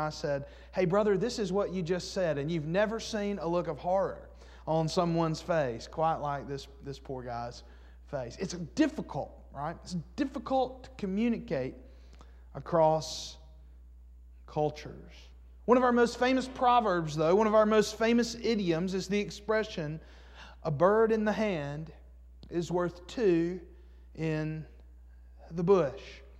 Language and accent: English; Alabama, United States; growing up in Alabama and now living in Alabama, is that here in Alabama, we love a good idiom.